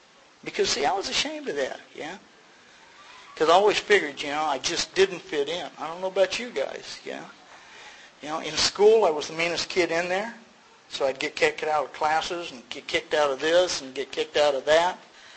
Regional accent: Galveston, Texas, United States; born there; I was born in Galveston, Texas.

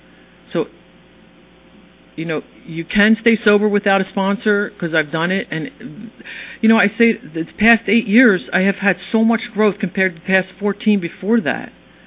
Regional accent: United States; I'm from the Philly and Jersey area

